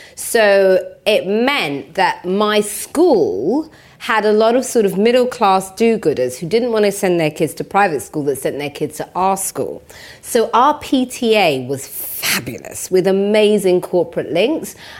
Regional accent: London, United Kingdom; I was raised in East London, in Walthamstow.

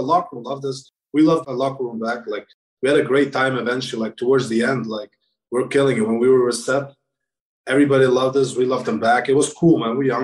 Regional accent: Kosovo; I'm from Kosovo, and we were in a war, like in 1994 to 1998.

